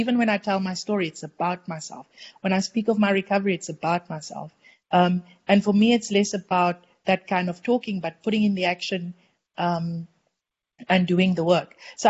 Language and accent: English; South Africa; accent: South African; I hope that my accent wasn't too contrary or too South African, too Boerewors-y.